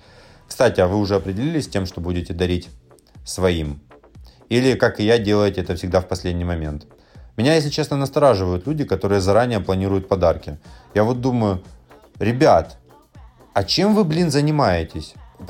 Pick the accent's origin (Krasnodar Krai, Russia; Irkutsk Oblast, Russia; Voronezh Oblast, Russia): Krasnodar Krai, Russia; Krasnodar; Мы из Краснодара, здесь снега-то толком никогда не бывает.